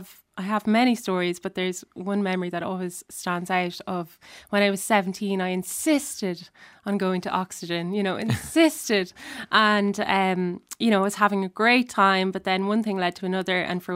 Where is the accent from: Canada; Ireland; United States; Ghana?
Ireland; Ulster; We're from Cavan, so we lived on a farm